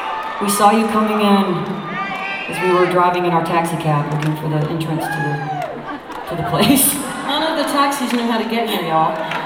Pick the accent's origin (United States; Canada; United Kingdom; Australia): United States; Atlanta, Georgia; And we're like, we don't know either. We're from Atlanta.